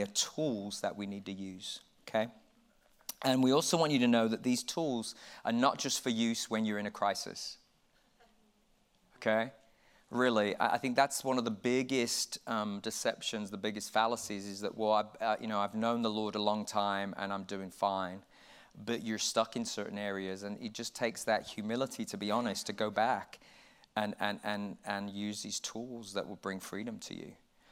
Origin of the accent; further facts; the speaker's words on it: England, United Kingdom; now in United States; We love, actually, as English, originally English, we're now American citizens, but previously English citizens